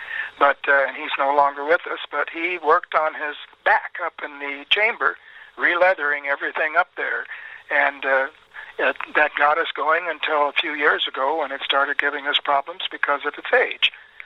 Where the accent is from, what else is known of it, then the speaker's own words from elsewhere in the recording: Fort Wayne, Indiana, United States; also born or lived in Kokomo / Marion; Well, I was actually raised in Marion and then in Fort Wayne. I went to high school in Fort Wayne and went to Notre Dame for college.